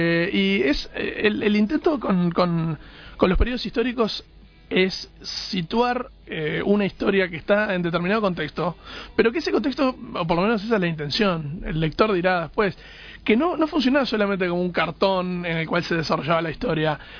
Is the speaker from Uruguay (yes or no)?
yes; San Fernando de Maldonado, Maldonado, Uruguay; now in Montevideo, Uruguay; Y me mudé, vine de Maldonado, yo soy fernandino, vine de Maldonado para Montevideo, ya me quedé acá.